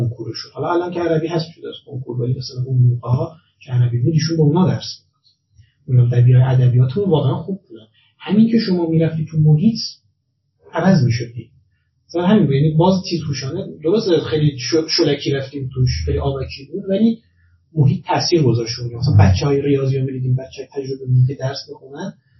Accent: Iran; خودم چون خودم معمولا ما ایرانیم دیگه دوست داریم

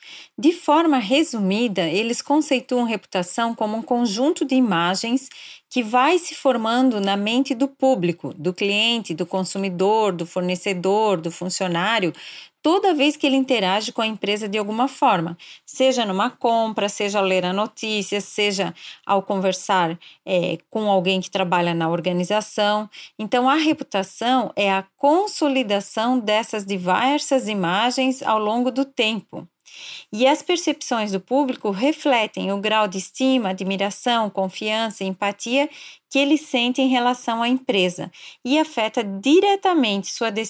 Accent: Blumenau, Santa Catarina, Brazil; born there; nasci em Blumenau e atualmente moro aqui na cidade.

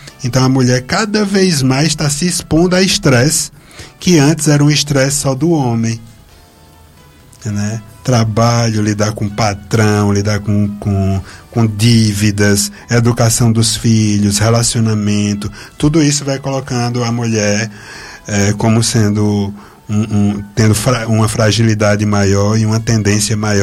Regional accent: Juazeiro do Norte, Ceará, Brazil; Sou daqui de Juazeiro, né? Voltei, só deixo o meu Cariri no último pau de arara.

